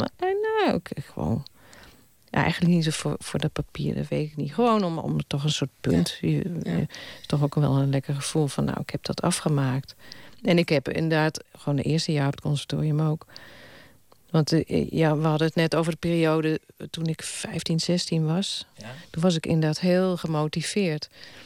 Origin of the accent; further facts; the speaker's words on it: Tiel, Gelderland, Netherlands; Ik kwam uit Tiel